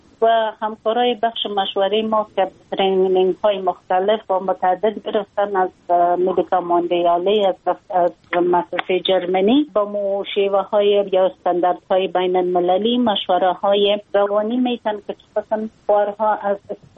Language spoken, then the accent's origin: Persian; Afghanistan; ما یک خانم مسلمان هستم، از افغانستان هستم